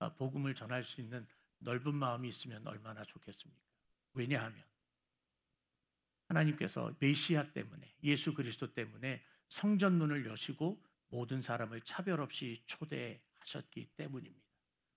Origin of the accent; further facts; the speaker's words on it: South Korea; 한국 사람인데, 유대인도 아닌데. 근데 우리는 한국 사람으로서 예수 그리스도를 믿으면서